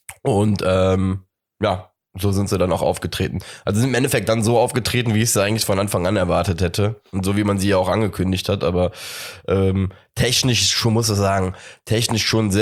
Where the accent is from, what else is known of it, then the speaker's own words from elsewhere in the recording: Cologne, North Rhine-Westphalia, Germany; als Kölner